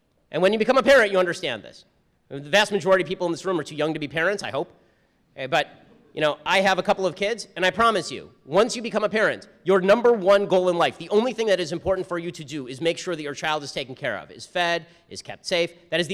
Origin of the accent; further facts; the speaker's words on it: California, United States; And remember, I'm from California, and this seemed unseemly to me.